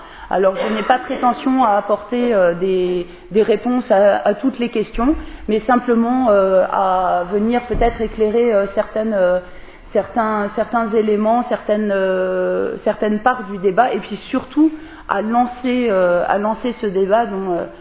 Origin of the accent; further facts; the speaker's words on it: Auvergne-Rhône-Alpes, France; Moi, je viens de la Drôme, il y a Tricastin, par exemple